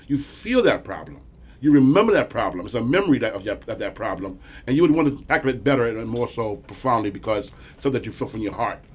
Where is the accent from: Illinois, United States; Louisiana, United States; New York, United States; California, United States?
New York, United States; Queens; I'm from Queens, so I know we have a few, you know what I'm saying?